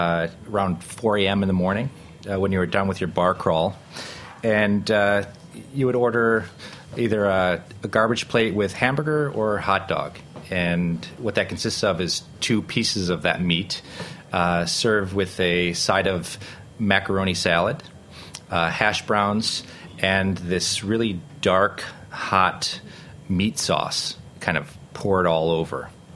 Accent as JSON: {"language": "English", "town": "Rochester", "country": "United States", "tie": "born or raised there", "said": "growing up in Rochester, there's certainly, you're certainly limited to either the outdoors or staying inside. And my parents actually had 5 acres of land, and half of which was woods and half of it was what we cultivated."}